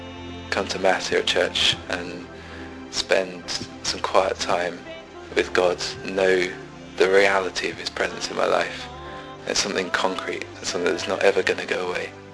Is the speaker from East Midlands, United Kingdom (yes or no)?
no; Cambridge, East of England, United Kingdom; I'm 21 and I'm from Cambridge in England.